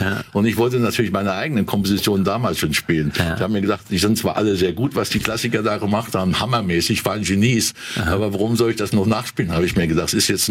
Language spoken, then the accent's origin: German; Lebach, Saarland, Germany; born there; Also ich weiß noch gut, ich konnte von Lebach, dem Ort, wo ich geboren bin, konnte ich nachts Radio Caroline hören im Kanal oben.